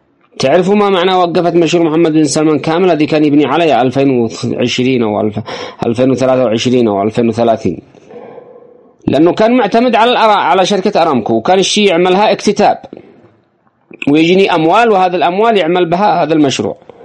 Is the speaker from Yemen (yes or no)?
yes; Yemen; التوحد كيمنيين جميعا للدفاع عن وطننا وعن لقمة عيشنا